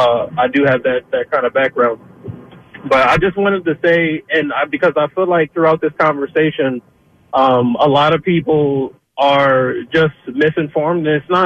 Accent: Philadelphia, Pennsylvania, United States; I'm 25 years old, born and raised in Philadelphia. I was born in North Philadelphia.

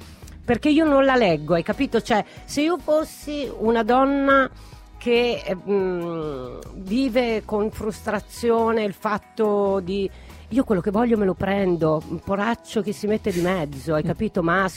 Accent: Tuscany, Italy; l'unica roba in comune io e Baldini è che siamo toscani.

